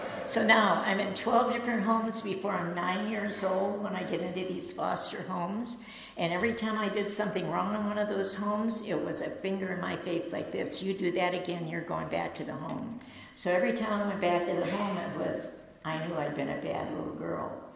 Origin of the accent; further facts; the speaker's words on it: Detroit, Michigan, United States; born there; Okay, I was born in Detroit, like I said.